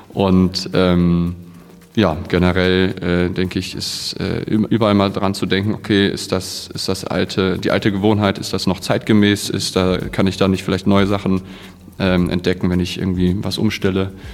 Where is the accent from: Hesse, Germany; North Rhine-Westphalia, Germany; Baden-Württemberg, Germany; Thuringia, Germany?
Hesse, Germany; Genau, also ursprünglich komme ich aus Nordhessen